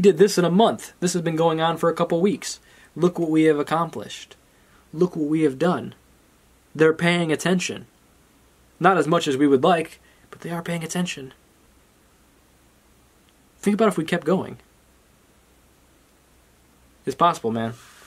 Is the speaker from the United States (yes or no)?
yes; United States; I'm a dude from America.